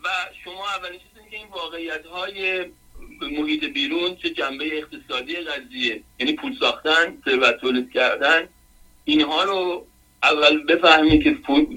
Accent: Iran; moved away; ما فرض بکن 15 سال پیش از ایران اومدیم بیرون

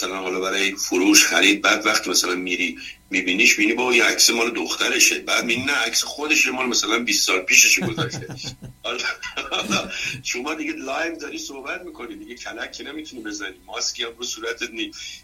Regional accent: Iran; هر اهل هر کجایی که باشیم ما همه ایرانی هستیم

